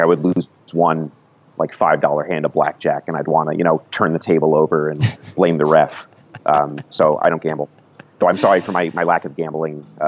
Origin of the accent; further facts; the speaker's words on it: Washington, District of Columbia, United States; It's bittersweet that a new soccer in my hometown is opening tonight.